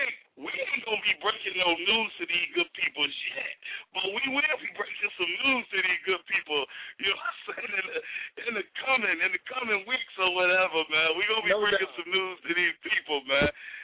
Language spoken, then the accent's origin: English; Chicago, Illinois, United States; I remember, you know, I'm from Chi. I did this show out by Cabrini Green